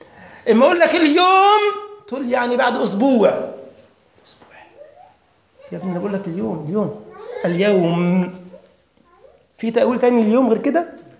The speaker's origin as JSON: {"language": "Arabic", "country": "Egypt", "said": "والله اسمه عمرو خالد عندنا في مصر."}